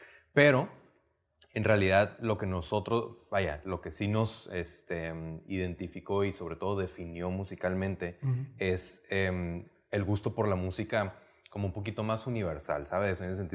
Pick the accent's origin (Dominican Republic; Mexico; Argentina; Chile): Mexico; Mexicali, Baja California; creciendo en Mexicali y en el norte de México